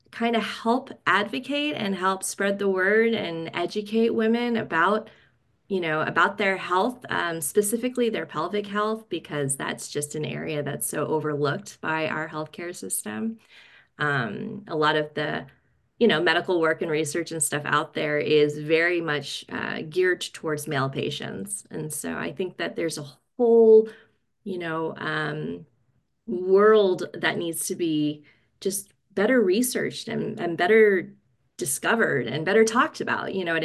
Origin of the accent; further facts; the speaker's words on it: the South, United States; Fun fact, I grew up in the South, but I hate okra.